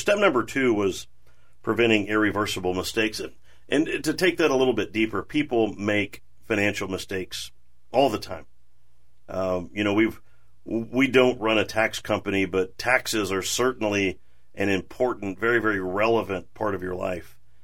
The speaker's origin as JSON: {"language": "English", "region": "Oklahoma", "country": "United States", "said": "In my brain, in my pea-sized brain, I'm from Oklahoma, I have limited capacity"}